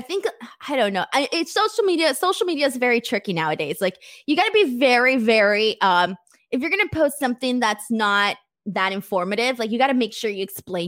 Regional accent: United States; I'm Mexican American. Because I wasn't born in Mexico.

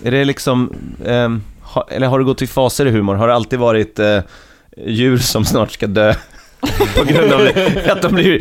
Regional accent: Stockholm, Stockholm County, Sweden; jag kommer från Stockholm, så jag mår dåligt när jag ser djur som lider.

